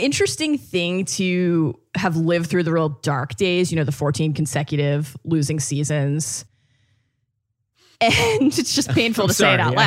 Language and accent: English; Baltimore, Maryland, United States; Because, you know, I grew up in Baltimore, right? My dad grew up in Baltimore.